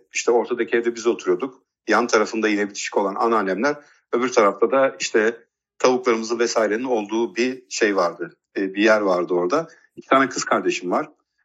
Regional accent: Kars, Turkey; 1976 yılında Kars'ta bir toprak damlı bir evde doğmuşum ben. O Anadolu'nun çorak toprakları birazcık daha nasıl diyeyim, hani yoklukla birazcık harmanlanmıştır. Orada çok güzel bir çocuklukla başladı her şey.

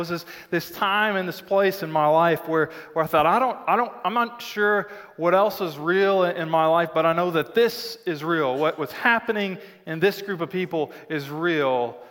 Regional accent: Arkansas, United States; I'm from Arkansas. And in Arkansas, one of the things you do when you meet somebody is you try to find the common relationship.

